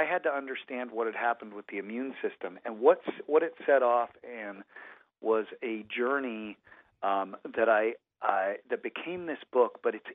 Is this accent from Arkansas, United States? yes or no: no; Colorado, United States; So I grew up in Colorado, and I had a friend named Jason